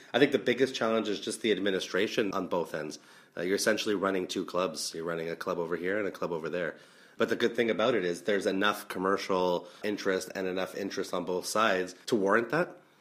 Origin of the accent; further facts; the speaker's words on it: Canada; And why I think that it will work is because I think rugby league is the most exciting sport you could possibly get. Over in Canada, we don't have those prejudices that may exist over here